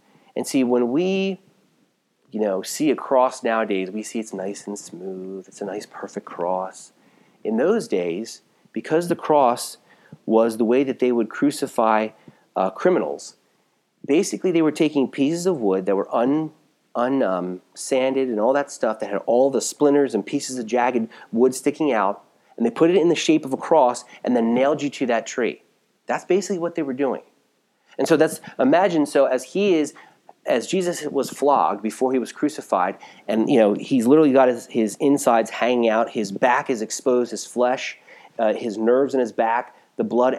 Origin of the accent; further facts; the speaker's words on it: Gilbertsville, United States; I was raised most in Gilbertsville my whole life.